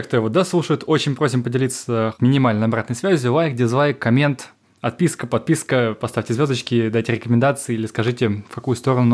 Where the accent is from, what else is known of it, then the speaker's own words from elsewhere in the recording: Moscow, Russia; Специалист по маркетингу из Москвы.